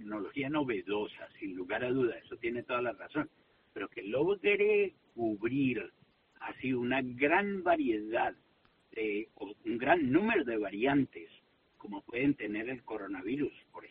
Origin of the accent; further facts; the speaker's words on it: Tenerife, Canary Islands, Spain; Yo encantado de volver a esta que es mi tierra